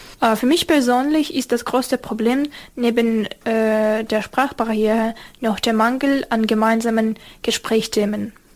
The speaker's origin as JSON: {"language": "German", "country": "Ukraine", "second_language": "German", "lives_now": "Germany", "said": "Sogar ganz normale Kartoffeln, ja, war bei uns in der Ukraine ein bisschen anders als hier. Ja, aber sonst, alles ist super. Finde ich, hier in Deutschland ist wirklich cool."}